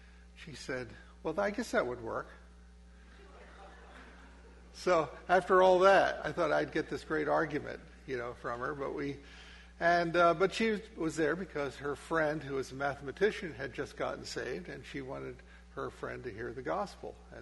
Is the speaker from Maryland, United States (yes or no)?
no; New Jersey, United States; I grew up in Camden County, New Jersey, just on the other side of Philadelphia over there.